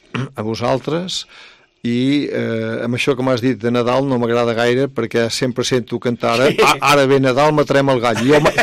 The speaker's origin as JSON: {"language": "Catalan", "town": "Cornellà de Terri", "region": "Catalonia", "country": "Spain", "tie": "born there", "said": "jo vaig néixer a Cornellà de Terra i però soc del món"}